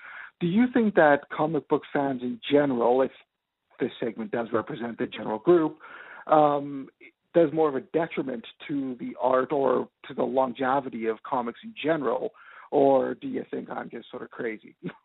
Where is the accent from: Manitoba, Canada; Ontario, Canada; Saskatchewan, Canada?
Manitoba, Canada; Winnipeg; I'm from Canada, Winnipeg, to be more specific.